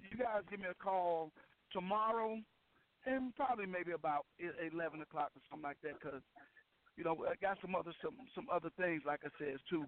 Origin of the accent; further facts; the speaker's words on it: Arkansas, United States; when you got a little one-horse town, like I'm from Arkansas, you know, sometimes you got to break these people in.